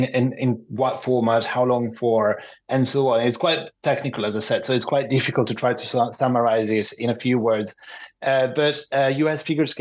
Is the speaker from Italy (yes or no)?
yes; Milan, Lombardy, Italy; because I'm originally from Milan